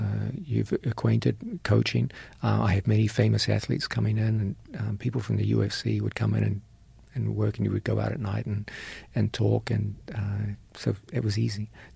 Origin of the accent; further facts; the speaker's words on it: New Zealand; moved away; I was raised in New Zealand. And New Zealand is a beautiful, beautiful country, but it's very small. There were more people in Manhattan than there were in my whole country when I left.